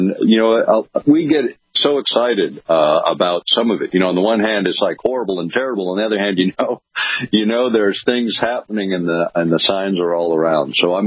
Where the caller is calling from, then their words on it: Anchorage, Alaska, United States; And I'm here from Anchorage, Alaska. My house is being remodeled right now, so I'm in another part of my studio.